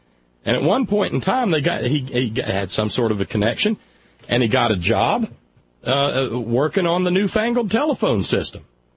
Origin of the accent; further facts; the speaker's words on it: West Virginia, United States; good God, man, I'm a West Virginian, first and foremost. I am an Appalachian of the ninth generation.